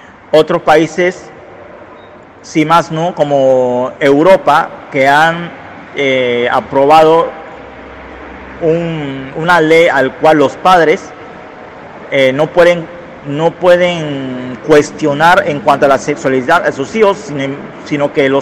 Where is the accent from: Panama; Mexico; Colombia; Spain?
Panama; soy de acá de Panamá. Y soy pretribulacionista y yo creo en el arrebatamiento antes del comienzo del rapto de la iglesia.